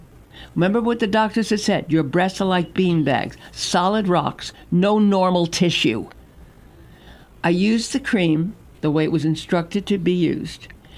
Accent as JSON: {"language": "English", "town": "Brooklyn", "region": "New York", "country": "United States", "tie": "born or raised there", "said": "I was raised in Brooklyn, the Brooklyn Dodgers."}